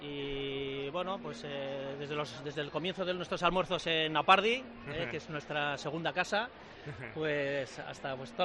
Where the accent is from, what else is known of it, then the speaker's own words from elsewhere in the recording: Elizondo, Navarre, Spain; yo soy de Elizondo, soy de la montaña, y allí precisamente pues las jotas brillan por su ausencia